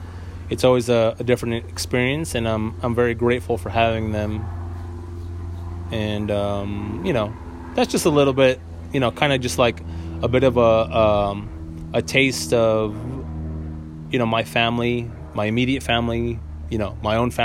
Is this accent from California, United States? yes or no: yes; San Diego, California, United States; and basically growing up in San Diego. That's where I'm from.